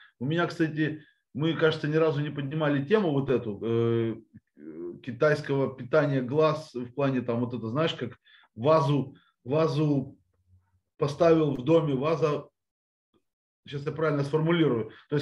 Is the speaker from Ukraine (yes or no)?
yes; Odesa, Odesa Oblast, Ukraine; Я уже начал ходить на море. Ну, как все настоящие одесситы зимой.